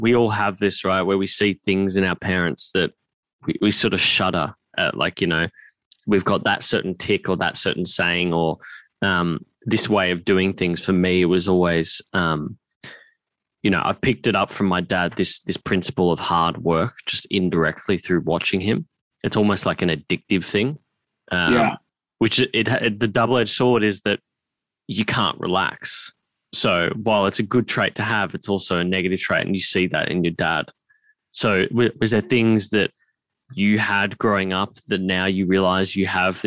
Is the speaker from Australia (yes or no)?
yes; Melbourne, Victoria, Australia; Yeah, I grew up in Melbourne.